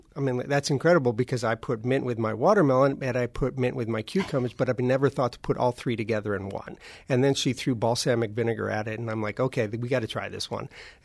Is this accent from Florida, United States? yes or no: no; Kenosha, Wisconsin, United States; I grew up in Kenosha, and my parents would always go down to Ravinia a couple times every summer.